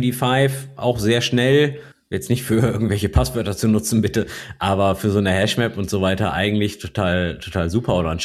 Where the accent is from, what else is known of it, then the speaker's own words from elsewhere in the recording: North Rhine-Westphalia, Germany; Ich komme aus dem Pott. Wir haben eine ganze Menge Bäume inzwischen, aber wir lieben auch den Stahl.